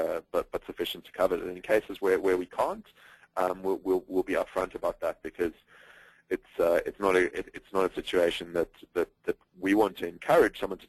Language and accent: English; South Africa; So even in my home country, South Africa, you have a 40% unemployment rate